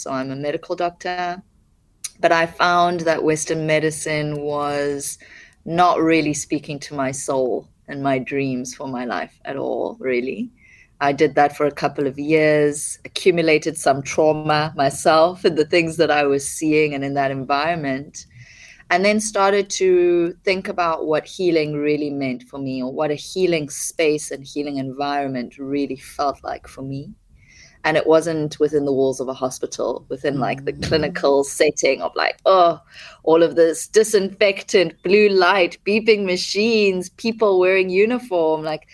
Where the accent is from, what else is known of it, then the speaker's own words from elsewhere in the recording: Zimbabwe; born there; I was born in Zimbabwe. My dad's Zimbabwe and my mom's South African.